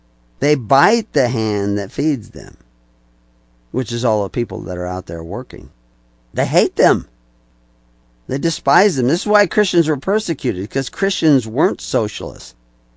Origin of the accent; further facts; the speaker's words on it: the South, United States; born there; I don't want to give my bad people always southern accents, but I was born in the South, so what can I do?